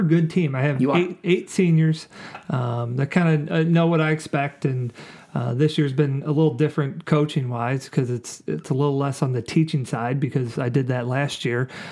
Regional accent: Sunset Hills, Missouri, United States; Well, I grew up in Sunset Hills, so which is like South County area.

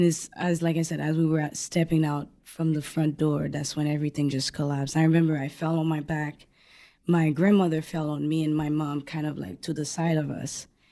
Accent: Port-au-Prince, Ouest, Haiti; moved away as an adult; now in United States; I was born in Haiti, Port-au-Prince, Haiti, and I've lived there for 19 years. Up until the earthquake.

